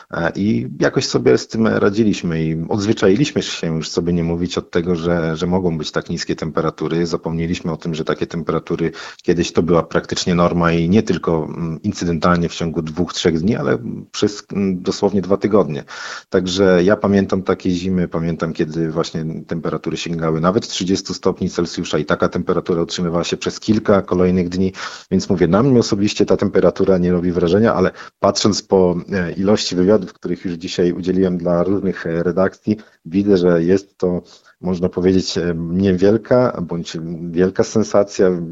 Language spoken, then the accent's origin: Polish; Suwałki, Podlaskie Voivodeship, Poland; na nas, mieszkańcach Suwałk, rodowitych mieszkańcach Suwałk, takie temperatury, uwierzcie mi państwo, nie robią wrażenia